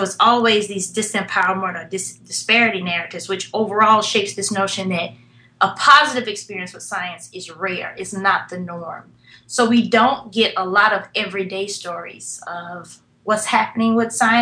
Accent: Memphis, Tennessee, United States; And so, and I grew up reading these papers. I'm from Memphis, Tennessee, and the Tri-State Defender, which still exists, yay, is one of those weekly papers

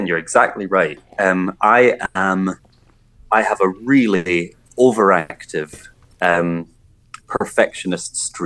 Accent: Scotland, United Kingdom; growing up in Scotland

